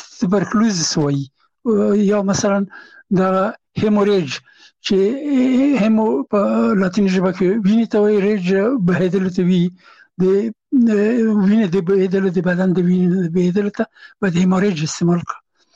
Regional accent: Afghanistan; now in France; هغه زه نه پېژندلم چې زه هم افغان یم، ما ته یې نه پېژنده چې افغان یم

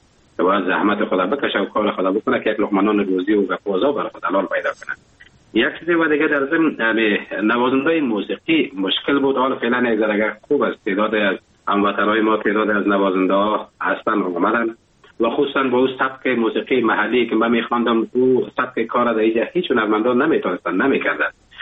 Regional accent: Afghanistan; now in Germany; وقتی زمانی که من از افغانستان بر آمدم و کشور آلمان آمدم

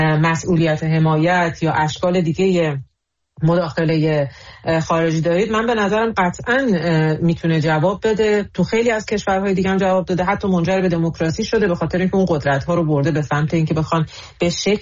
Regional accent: Iran; به عنوان یک ایرانی که میبینم که چطور همه چیز محول شده

